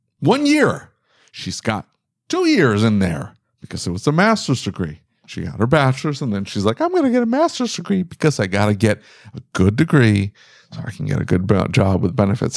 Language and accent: English; Northeast, United States; So I'm from the Northeast, right?